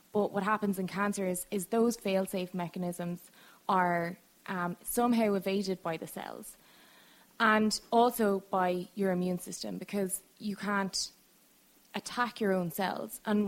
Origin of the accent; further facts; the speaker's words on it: Ireland; now in Tampa, United States; So I'm Irish, in case you didn't